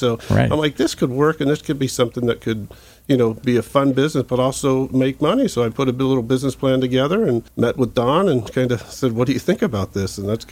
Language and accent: English; Fountain Valley, California, United States; also born or lived in Huntington Beach; I grew up in Fountain Valley in Huntington Beach, and I would ride my bike.